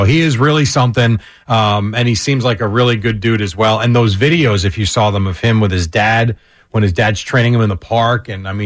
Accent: New Jersey, United States

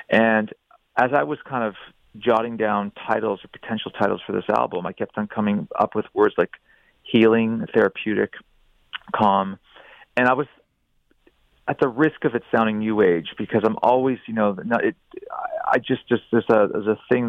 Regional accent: Niagara Falls, Ontario, Canada; even as a young boy, and I was growing up in Niagara Falls, Niagara on the Lake, just south of Toronto

